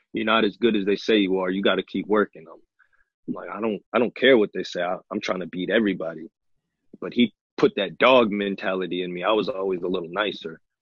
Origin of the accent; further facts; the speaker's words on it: Maine, United States; And people are like, who are these kids from Maine? Like, who are these dudes?